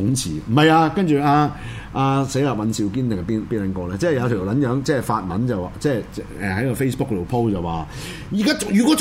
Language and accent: Cantonese; Hong Kong; 我哋香港人又可以點啊？